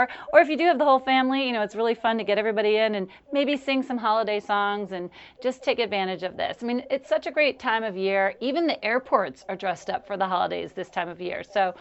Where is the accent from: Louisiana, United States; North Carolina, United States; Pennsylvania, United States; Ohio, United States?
Louisiana, United States; New Orleans; And then another favorite, which I know is one of your favorites as well, New Orleans, my hometown.